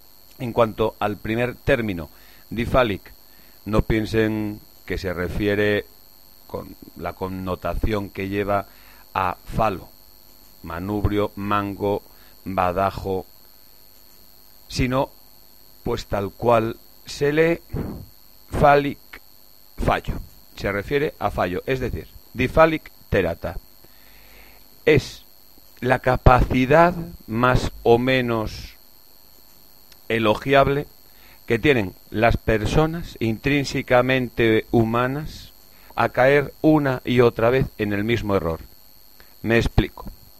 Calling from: Salas, Asturias, Spain; de Salas.

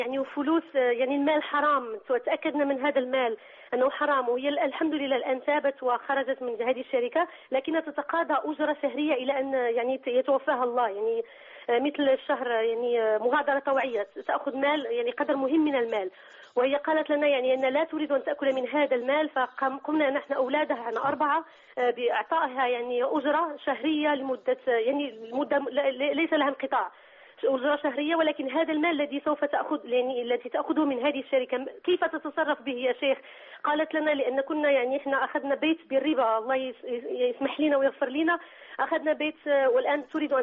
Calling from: Morocco; من المغرب، الله يجزيك خير عنا بهذا البرنامج، الله يرحم والديك يا رب.

